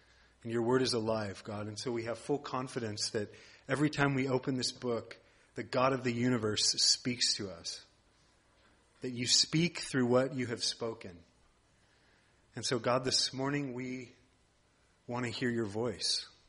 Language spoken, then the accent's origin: English; United States; moved away as an adult; now in South Africa; and I'm from America originally, but we've been in South Africa for 5 years now, or almost 6 years.